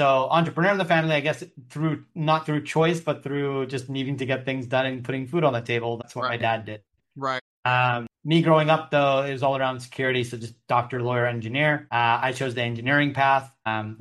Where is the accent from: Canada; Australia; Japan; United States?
Canada; born there; I was born in Canada.